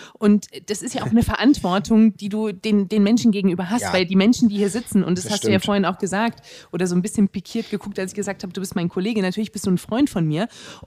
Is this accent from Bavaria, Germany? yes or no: no; Grimma, Saxony, Germany; Du aber, weißt aber, ja auch, wo ich herkomme.